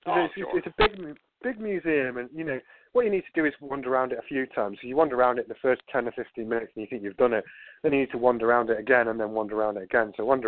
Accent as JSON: {"language": "English", "region": "England", "country": "United Kingdom", "said": "he asked me where I'm from, and I says, oh, I'm from England, all this lot and everything, blah blah blah."}